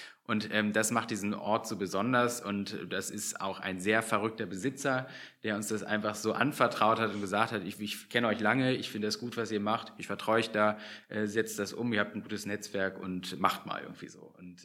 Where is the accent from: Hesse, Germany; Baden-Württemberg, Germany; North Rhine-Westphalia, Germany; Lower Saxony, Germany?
Lower Saxony, Germany; Hanover; wir sind ja in Hannover groß geworden, sind ja an der Musikhochschule, haben wir studiert.